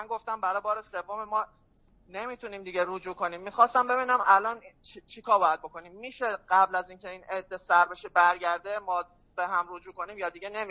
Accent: Iran; moved away; چون من ایرانی هستم و خانومم افغانیه، الان 6 سال خارج از کشورم

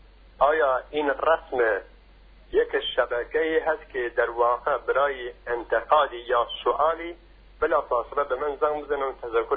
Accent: Kurdistan, Iran; now in Shiraz, Iran; من اهل سنتم، بچه کردستانم که 21 سال مقیم شیراز هستم.

